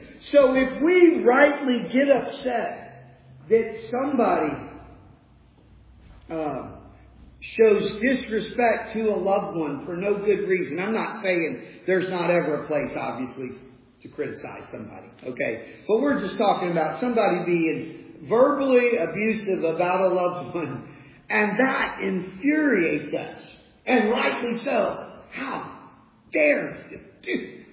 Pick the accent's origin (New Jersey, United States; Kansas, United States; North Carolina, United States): New Jersey, United States; we're Americans from South Jersey.